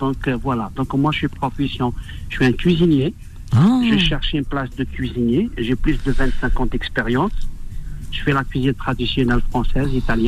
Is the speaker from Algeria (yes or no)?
yes; Algiers, Algiers Province, Algeria; Non, moi je suis d'Alger.